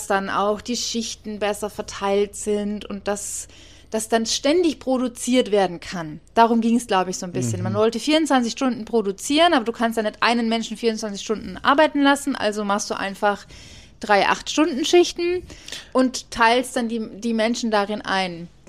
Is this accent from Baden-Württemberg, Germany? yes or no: yes; Heilbronn, Baden-Württemberg, Germany; ich war mal einmal in der Audi in Heilbronn, also in meiner Heimatstadt.